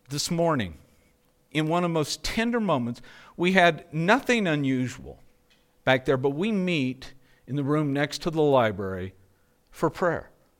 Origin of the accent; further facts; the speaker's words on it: Mayer, Arizona, United States; And I'm from Mayer. We don't go to Phoenix, you know. It's too far.